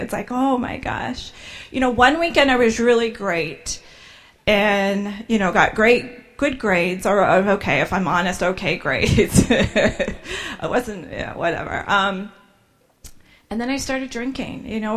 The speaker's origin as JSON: {"language": "English", "region": "Ohio", "country": "United States", "said": "I'm from Ohio."}